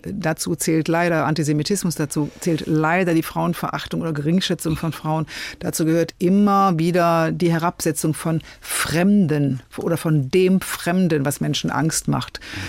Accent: North Rhine-Westphalia, Germany; Ich bin auch Rheinländerin.

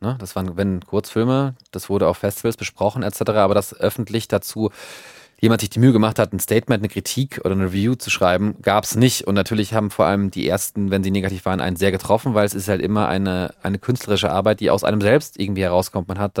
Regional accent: Berghausen, Rhineland-Palatinate, Germany; also born or lived in Speyer; In Berghausen, in Rheinland-Pfalz, in der von Speyer. Also einen Teil meiner Kindheit habe ich auf dem Dorf und dann in der kleinen Stadt Speyer verbracht.

